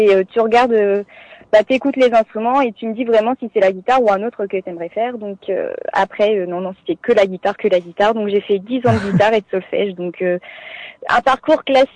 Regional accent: Bourges, Centre-Val de Loire, France; je viens de Bourges, donc c'est dans le centre de la France.

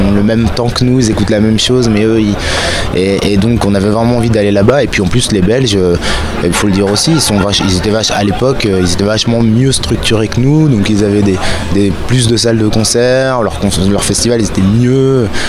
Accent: Lille, Hauts-de-France, France; Moi j'ai grandi à Lille, donc quand tu grandis à Lille, t'es à, je sais pas, peut-être 15 km de tournée, gants.

